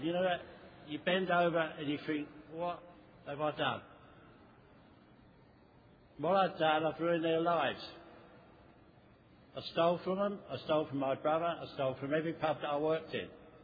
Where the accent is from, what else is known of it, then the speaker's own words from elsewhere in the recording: London, United Kingdom; I am an alcoholic. I'm from London, England.